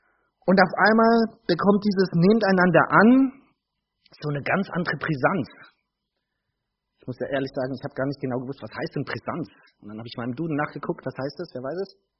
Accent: Bavaria, Germany; Ich bin Unterfranke. Hat jemand was gegen Unterfranken?

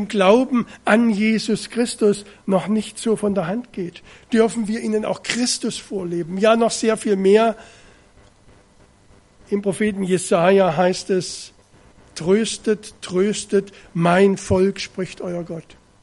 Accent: Germany; ich komme aus Deutschland. Ich bin hier mit einer kleinen Gruppe Christen.

